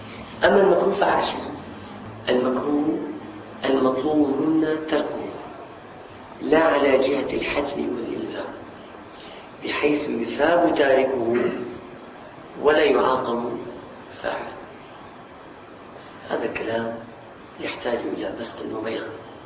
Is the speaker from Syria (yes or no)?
yes; Syria; الحمد لله مية عندنا في الشام كثير